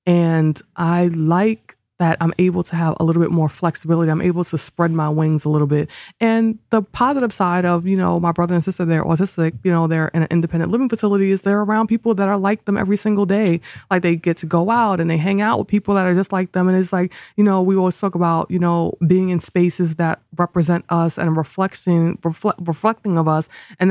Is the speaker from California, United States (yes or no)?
no; New York, United States; just talk about everything from growing up in New York